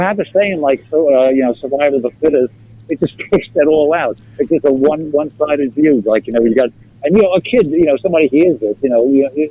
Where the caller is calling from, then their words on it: New York, United States; Long Island.